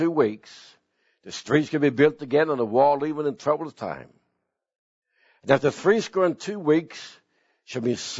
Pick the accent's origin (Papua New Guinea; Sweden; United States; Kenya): Sweden; It happened in my hometown in Sweden.